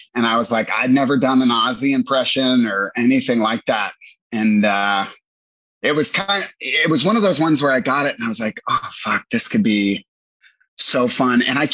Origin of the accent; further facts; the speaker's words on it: Virginia, United States; moved away as an adult; now in Los Angeles, United States; I grew up a jock in Northern Virginia, man. I went to military college, and then I graduated from VMI out there, and ended up moving to LA.